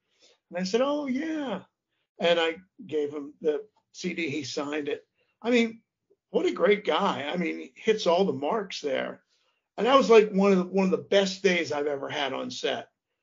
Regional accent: McKeesport, Pennsylvania, United States; I grew up in Pittsburgh, and actually right outside of Pittsburgh in a small town called McKeesport, named McKeesport. And it's a mill town where the mills are gone.

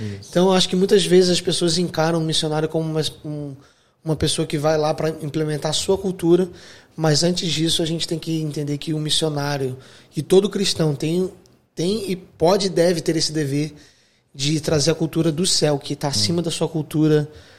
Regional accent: Brazil; Não é porque eles não comem arroz e feijão como nós brasileiros que nós vamos forçá-los a fazer isso.

